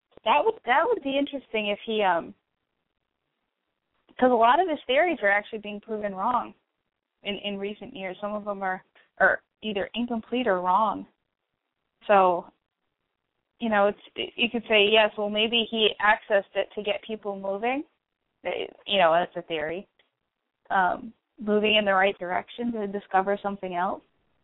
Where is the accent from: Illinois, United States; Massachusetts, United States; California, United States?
Massachusetts, United States; I grew up in Massachusetts, so I used to go to Newport quite often